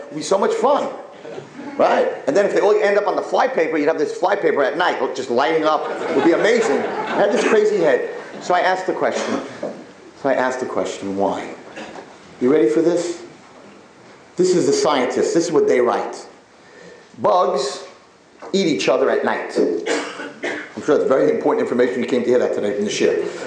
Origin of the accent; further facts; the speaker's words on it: Muncie, Indiana, United States; So I grew up in Muncie.